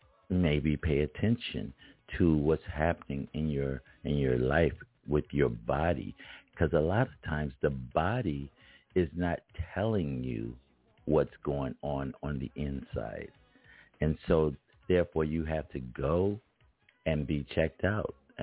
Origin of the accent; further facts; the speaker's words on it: Philadelphia, Pennsylvania, United States; But before we do, since I'm from Philly, we're going to hear a little bit of … on Solar Records Radio.